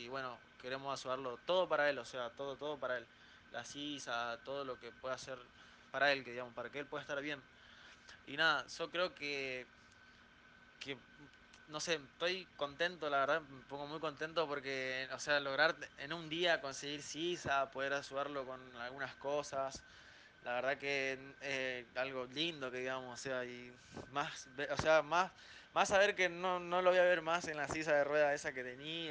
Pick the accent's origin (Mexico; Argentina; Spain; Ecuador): Argentina; Avellaneda, Buenos Aires Province; yo soy de acá de Avellaneda, Barrio Belgrano, tengo 20 años